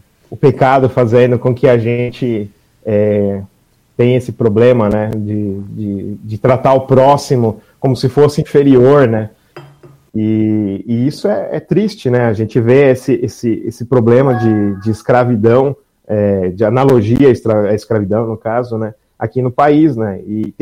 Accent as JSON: {"language": "Portuguese", "region": "São Paulo", "country": "Brazil", "said": "Eu vim da periferia de São Paulo"}